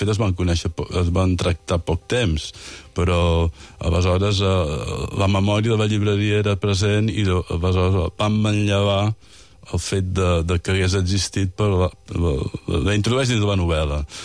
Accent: Balsareny, Catalonia, Spain; el fet que jo soc de Balsareny, de Vora Berga, i tenia amistats a Berga

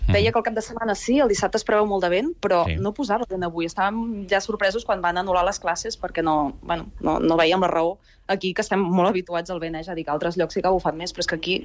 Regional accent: Llançà, Catalonia, Spain; Jo soc de Llançà tota la vida i no ho havia vist mai.

